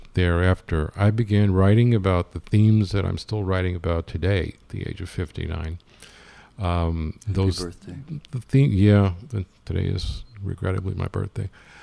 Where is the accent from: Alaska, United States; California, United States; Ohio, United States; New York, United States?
New York, United States; Brooklyn; born there; You know, I was born in 1957 in Brooklyn.